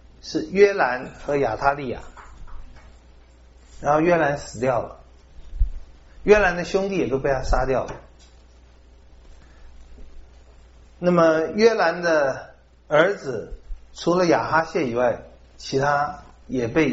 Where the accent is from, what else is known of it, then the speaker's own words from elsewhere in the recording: China; 我们中国人呢，对于姓氏看得很重要